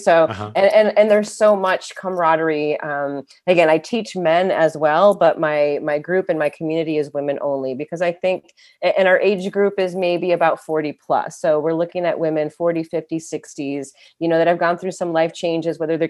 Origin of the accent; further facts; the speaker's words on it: Pittsfield, Massachusetts, United States; So one year I was in Massachusetts and I had climbed the highest peak there, which happened to be Mount Greylock, which is close to Pittsfield, which is my hometown.